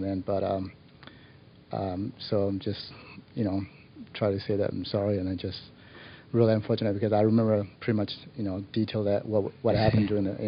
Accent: Myanmar; English is a second language; when I was growing up in Burma

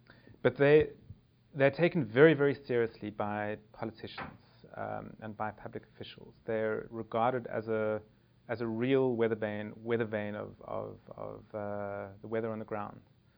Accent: South Africa; because I come from South Africa

